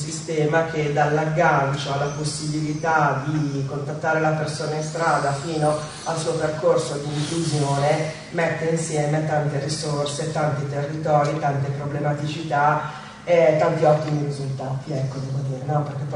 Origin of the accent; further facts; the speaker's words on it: Milan, Lombardy, Italy; io sono del Giambellino.